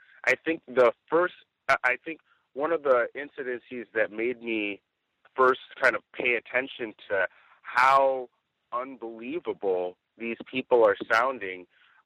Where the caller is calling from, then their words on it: Rancho Cucamonga, California, United States; I'm reporting from Rancho Cucamonga here in Southern California. It's beautiful this time of year.